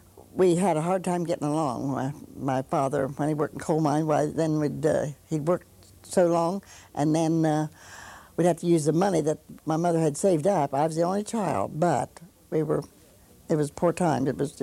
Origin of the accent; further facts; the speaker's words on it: Sugar Creek, United States; born and raised on Sugar Creek. It's a coal mine town. My father was a coal miner.